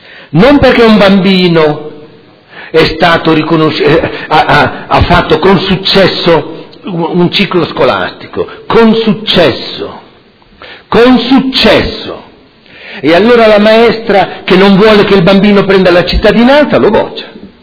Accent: Modena, Emilia-Romagna, Italy; sono uomo, sono modenese, ho studiato

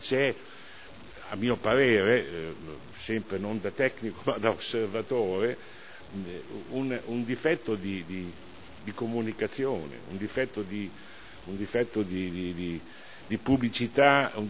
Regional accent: Modena, Emilia-Romagna, Italy; veramente una cosa che da modenese mi lascia interdetto

